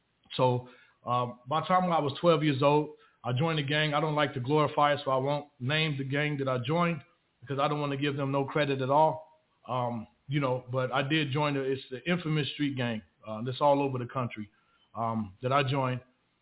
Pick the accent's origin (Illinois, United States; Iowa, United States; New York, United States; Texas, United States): Illinois, United States; Chicago; Well, you know, I'm originally from Chicago, Illinois. Grew up, you know, like I said, with a loving grandmother.